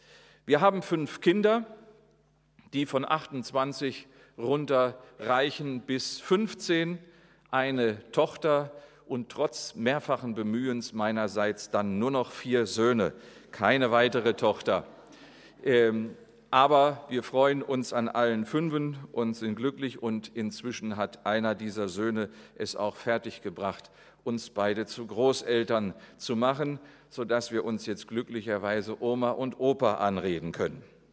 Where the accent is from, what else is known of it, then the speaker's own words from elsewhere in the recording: Bückeburg, Lower Saxony, Germany; Ich bin 50 Jahre alt. Mit meiner Frau komme ich aus demselben Ort, aus dem Bückeburger Land, also aus Bückeburg in der Nähe von Minden oder Hannover